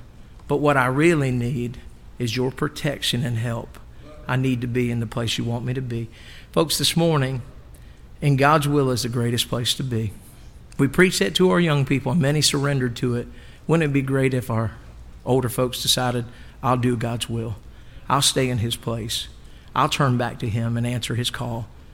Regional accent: Eastern Shore, United States; All these young people, I'm from the Eastern Shore. We say, woo!

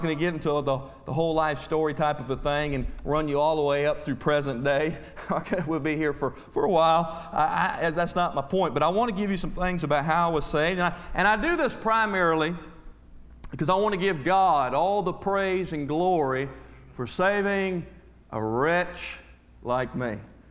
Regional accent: Tampa, Florida, United States; born there; Well, I was born in Tampa in March of 1980.

